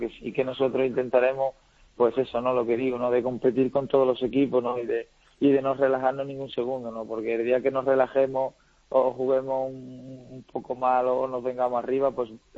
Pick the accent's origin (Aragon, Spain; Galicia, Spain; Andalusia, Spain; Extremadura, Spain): Galicia, Spain; Vigo; Sí, soy de aquí, de Pontevedra, de Vigo.